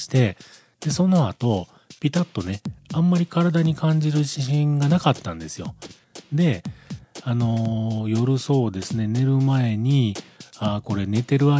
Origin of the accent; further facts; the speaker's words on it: Kyoto, Japan; 僕がこの京都市に生まれ育ち、今まででこんな経験は本当初めてで